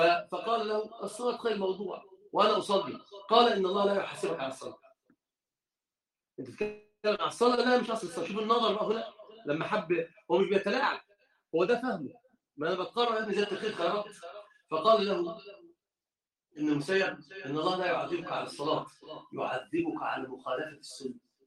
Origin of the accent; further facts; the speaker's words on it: Egypt; هو طبعا عندنا في مصر يقول زيادة الخير